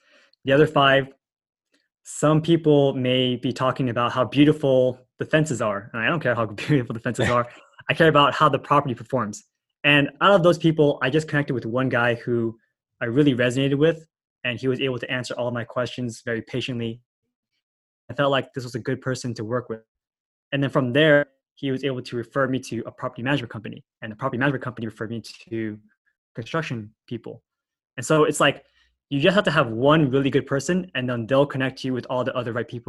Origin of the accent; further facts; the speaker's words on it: California, United States; You know, like, I'm from California. I only know sunshine and rainbows.